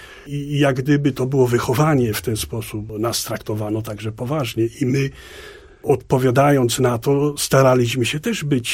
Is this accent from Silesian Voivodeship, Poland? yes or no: no; Świętokrzyskie Voivodeship, Poland; z moich stron właśnie, z mojej gminy Tokarnia